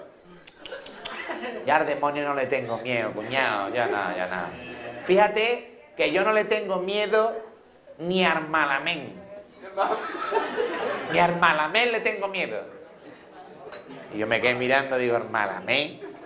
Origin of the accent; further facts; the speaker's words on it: Jerez, Andalusia, Spain; Yo vengo de Jerez.